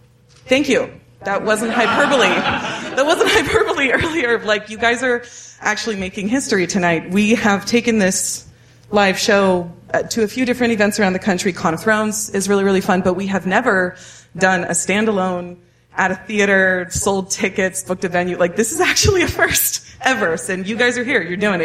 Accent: Oakland, California, United States; I'm from Oakland.

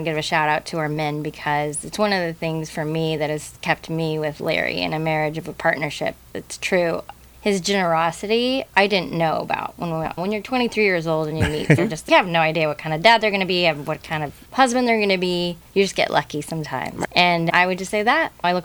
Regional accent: Philippines; I'm Filipino. We want grandkids immediately.

